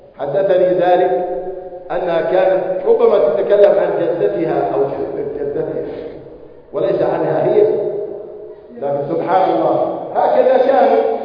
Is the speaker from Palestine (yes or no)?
yes; Palestine; واجعل بلدنا فلسطين آمنا مطمئنا